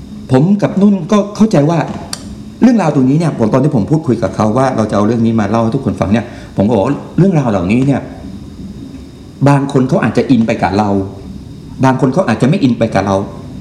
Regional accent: Hat Yai, Songkhla, Thailand; ผมเป็นคนหาดใหญ่นะครับผมเป็นคนหาดใหญ่

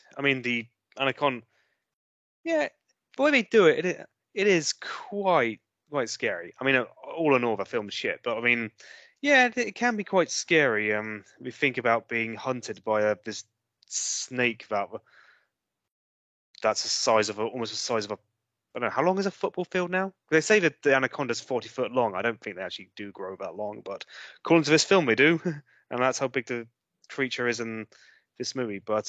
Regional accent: South West England, United Kingdom; Gloucestershire.

